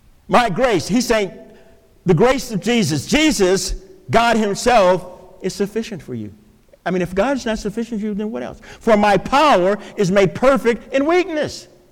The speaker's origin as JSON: {"language": "English", "region": "Texas", "country": "United States", "tie": "born or raised there", "said": "growing up in Texas, I'd go around barefooted, and we call them sticker bugs."}